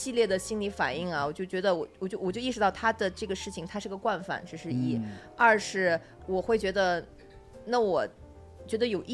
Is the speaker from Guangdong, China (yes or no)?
no; Nanjing, Jiangsu, China; 因为我是南京人，就是烤鸭对南京人来说是一个非常非常重要的东西